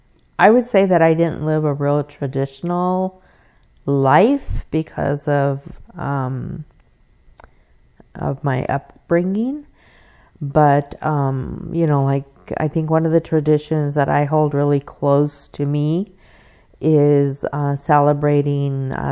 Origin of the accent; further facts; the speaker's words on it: San Luis Obispo, California, United States; born there; moved away as an adult; now in Wenatchee, United States; I was born in San Luis Obispo, California.